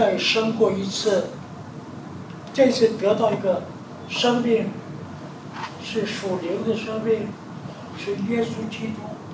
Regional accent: China; 我们是中国人喜欢说天天过年呐

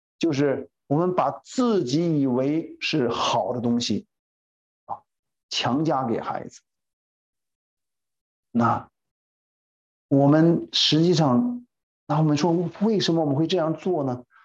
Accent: China; 我们中国人很爱我们的孩子

